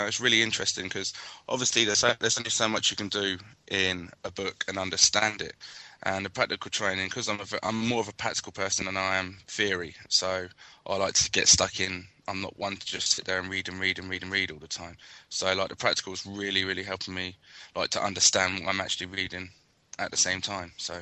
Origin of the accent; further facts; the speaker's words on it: Luton, East of England, United Kingdom; I'm from Luton, and I'm on week two of my plumbing course.